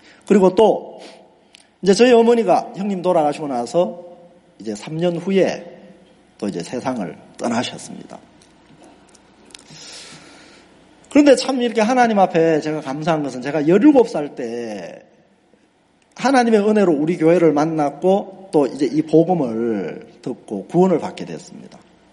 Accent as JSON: {"language": "Korean", "region": "North Jeolla", "country": "South Korea", "tie": "born or raised there", "said": "그래서 제 하나를 넘으면 무주구천동입니다. 그런 시골에서 이제 뭐 시골이라고 할 것도 산골에서 태어나서 중학교 때까지 이제 그곳에서 자랐습니다."}